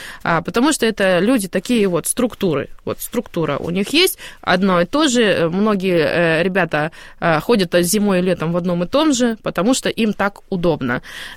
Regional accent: Almaty, Kazakhstan; Алма-Ата, Казахстан.

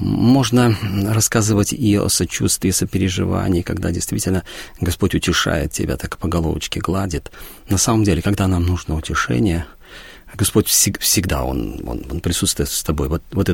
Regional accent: Belarus; потому что я сам белорус, и для меня все, что связано с Белоруссией, очень трепетно.

